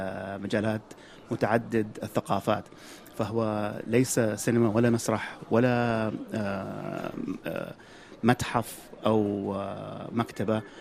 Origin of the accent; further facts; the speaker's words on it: Saudi Arabia; فنبغى نوري العالم أنه إحنا كسعوديين كنقدر نسوي أفلام سعودية مع العرب وتكون عالمية